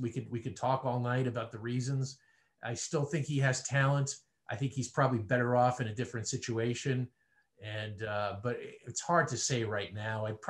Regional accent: New York, United States; I grew up on Long Island and went to Satcham High School.

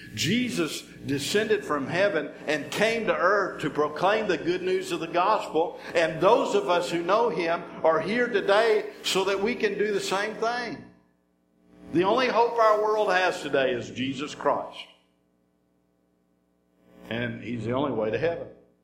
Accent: Brazoria, Texas, United States; I still claim Brazoria as home. People always ask me where I'm from, and I said, I'm from Houston, and then you know the bit.

